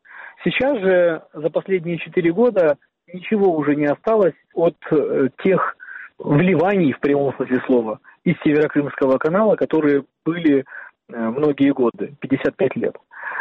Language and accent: Russian; Krasnoperekopsk, Crimea, Ukraine; я сам из этих районов. Я из Красноперекопска